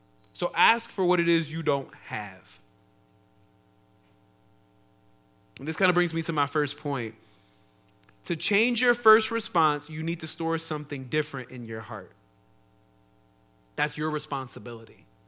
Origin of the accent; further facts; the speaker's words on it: Philadelphia, Pennsylvania, United States; So when I say, like, let me remind them I'm from Philly